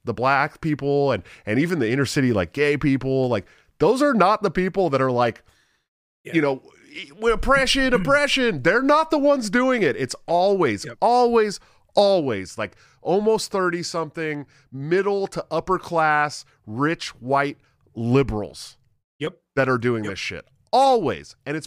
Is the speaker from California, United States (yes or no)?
yes; Oakland, California, United States; I grew up in Oakland, dude.